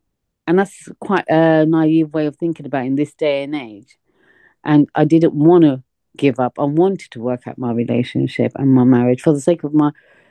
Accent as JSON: {"language": "English", "town": "Tower Hamlets", "region": "London", "country": "United Kingdom", "tie": "born or raised there", "said": "And like, as a woman growing up in Tower Hamlets, I think back then I would say I was relatively poor"}